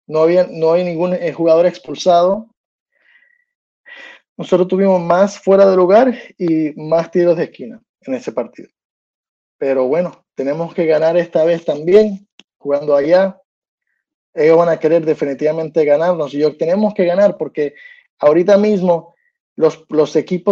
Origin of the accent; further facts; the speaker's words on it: New Jersey, United States; born there; Nate es un nativo, nació en New Jersey, donde yo nací.